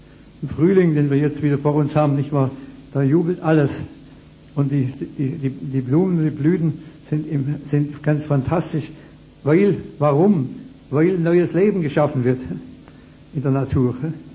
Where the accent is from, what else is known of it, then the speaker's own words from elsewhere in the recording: Ulm, Baden-Württemberg, Germany; Ich komme aus Ulm, nicht wahr